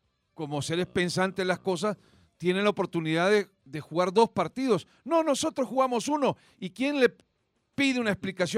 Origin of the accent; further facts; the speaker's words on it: El Salvador; como guanacos